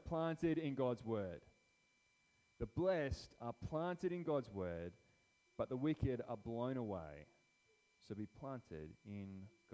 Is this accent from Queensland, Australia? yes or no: no; Tasmania, Australia; now in Subiaco, Australia; I grew up in Tassie on the coast and in the farmland, so familiar with living in the bush. It's great. But then moved over here